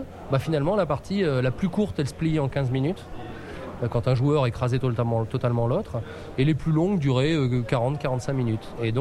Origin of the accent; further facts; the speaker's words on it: France; J'habite à Nice, donc je suis français.